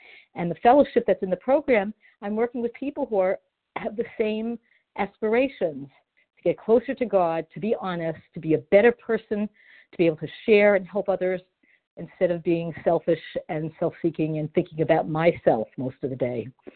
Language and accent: English; Chicago, Illinois, United States; Hi, I'm from Chicago.